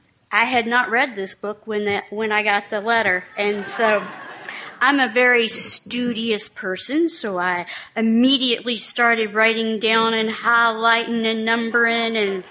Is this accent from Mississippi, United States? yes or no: no; Louisville, Kentucky, United States; I'm from Louisville, Kentucky.